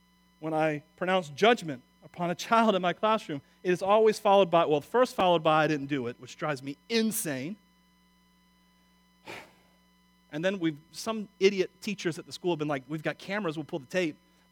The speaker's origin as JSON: {"language": "English", "town": "Wauchula", "region": "Florida", "country": "United States", "said": "I'm from Wachula, so I mean, I got low expectations."}